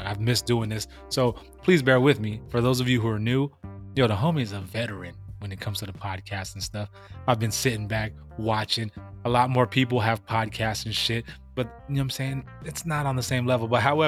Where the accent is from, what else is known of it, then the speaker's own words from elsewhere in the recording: California, United States; And growing up in Cali, it's a annual thing.